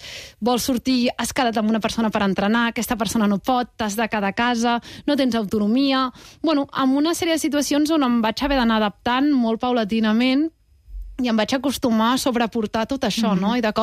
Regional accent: Vilassar, Catalonia, Spain; Jo sóc de Vilassar

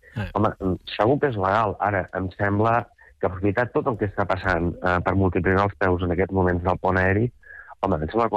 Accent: Sant Sadurní d'Anoia, Catalonia, Spain; Jo soc també de Sant Sadurní d'Anoia, com ho vam entrevistar a l'Arnau Alcalde

